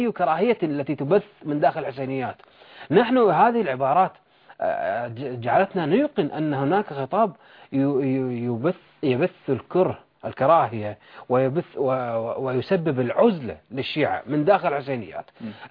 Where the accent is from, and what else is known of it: Kuwait